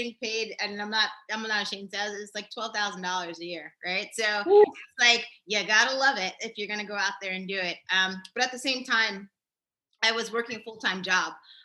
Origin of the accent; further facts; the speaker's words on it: New Jersey, United States; But coming from Jersey, I'm from North Jersey.